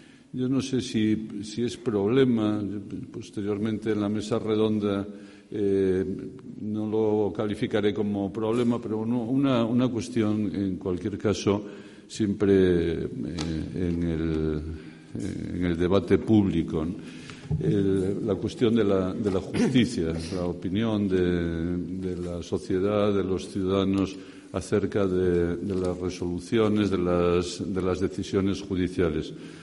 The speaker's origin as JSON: {"language": "Spanish", "region": "Galicia", "country": "Spain", "said": "dado que bueno, pues soy gallego y, por lo tanto, pues todas las actividades que se organizan en Galicia para mí tienen un añadido de afecto"}